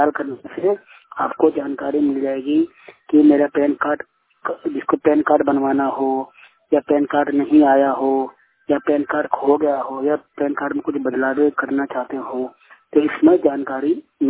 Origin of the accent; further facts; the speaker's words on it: Delhi, India; मैं गणेश नगर दिल्ली का रहने वाला हूँ, 100% ब्लाइंड।